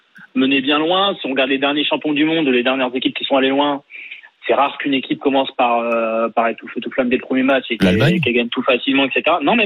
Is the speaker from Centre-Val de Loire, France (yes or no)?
yes; Orléans, Centre-Val de Loire, France; parce que je viens d'Orléans.